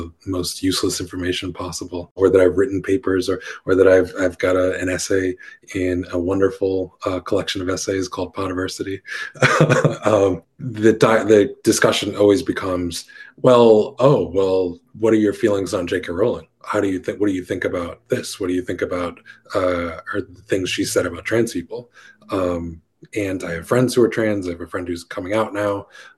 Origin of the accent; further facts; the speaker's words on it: New England, United States; I am from New England. I live in a city in New England. And I work at Brown University.